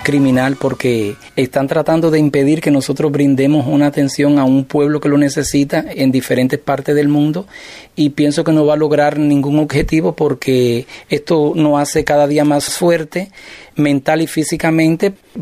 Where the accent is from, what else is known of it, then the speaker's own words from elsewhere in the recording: Cuba; aplicar los conocimientos adquiridos aquí en mi país